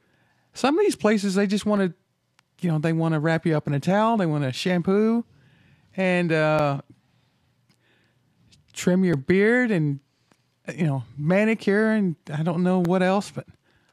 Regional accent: Texas, United States; I was telling him I was from Texas in the middle of nowhere. He said he'd been out there a couple of times. He didn't like Houston much. Didn't have good things to say about that. But he said he liked Fort Worth, so that's close to where I was at.

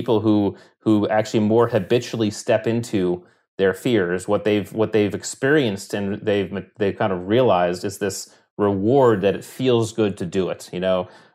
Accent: Connecticut, United States; born or raised there

